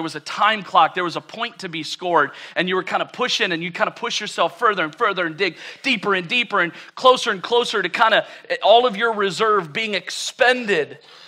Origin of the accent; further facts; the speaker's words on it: Ohio, United States; this was the time of year where I grew up in Ohio.